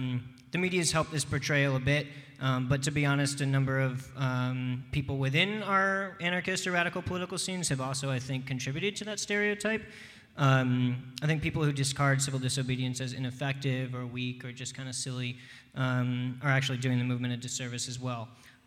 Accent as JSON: {"language": "English", "region": "Northeast", "country": "United States", "tie": "born or raised there", "lives_now": "Bay Area, United States", "said": "I grew up in the Northeast. I've lived out here in the Bay Area now for about 7 or 8 years."}